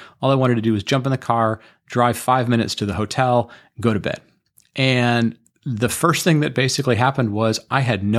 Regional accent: Michigan, United States; I grew up in Michigan. I grew up around cars. We were the sort of, car manufacturing center of the world.

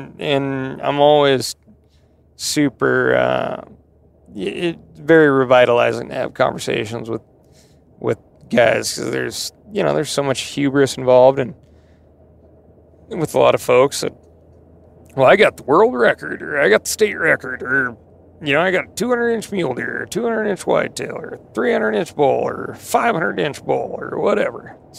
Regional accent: Montana, United States; And growing up in Montana, I'll tell you, that's the truth.

